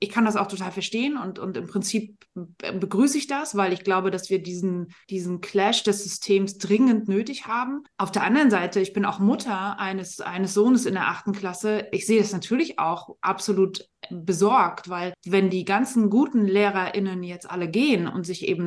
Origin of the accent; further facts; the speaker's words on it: Mecklenburg-Vorpommern, Germany; now in Hamburg, Germany; Ich lebe jetzt seit fast 8 Jahren in Hamburg. Ich komme aber eigentlich aus Mecklenburg-Vorpommern, von der schönen Küste.